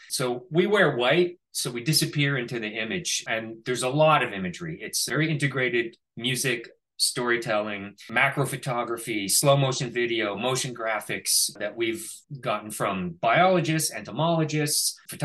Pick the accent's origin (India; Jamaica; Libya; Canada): Canada; now in New York City, United States; My family has a cottage in Canada. I'm Canadian.